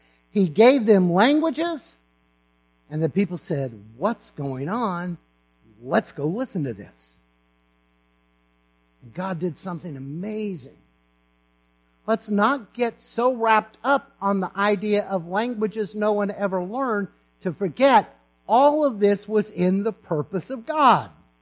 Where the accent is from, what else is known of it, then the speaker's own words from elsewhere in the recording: California, United States; first language English; also born or lived in Texas; My mother tongue is, well, it is English, but it's Cala, Texas. I was raised in a Texan family, spent the first 7 years of my life in California. It's one of the reasons people have a hard time pinning down my accent sometimes.